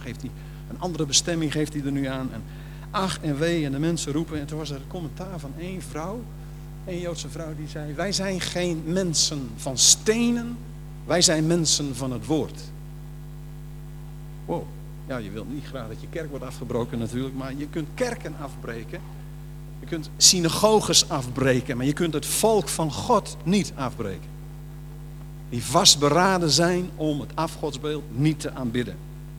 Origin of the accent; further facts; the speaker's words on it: Netherlands; ik kom uit Nederland, ik ken gedoogbeleid.